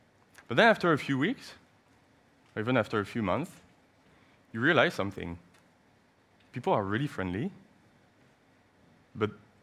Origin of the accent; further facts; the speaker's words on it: France; English is a second language; if you see myself … well, you know, there are many chances that I'm from France